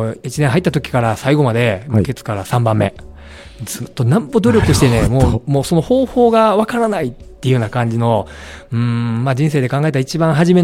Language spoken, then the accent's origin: Japanese; Izumi, Osaka, Japan; also born or lived in Sakai; 私はですね、はい、大阪のね、堺市に生まれて。